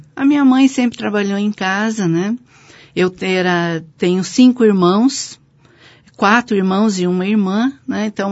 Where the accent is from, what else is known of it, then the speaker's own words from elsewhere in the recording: Porto União, Santa Catarina, Brazil; Bem, eu nasci em Porto União, né? Nasci e me criei aqui praticamente toda a minha vida, né?